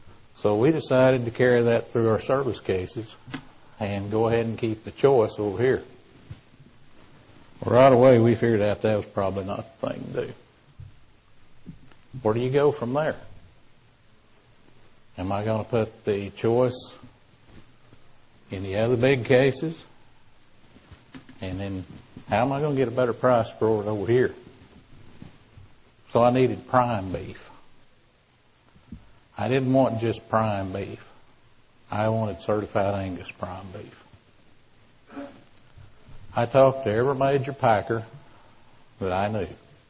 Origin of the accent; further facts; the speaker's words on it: Oklahoma, United States; Welcome to Oklahoma. We are from Oklahoma.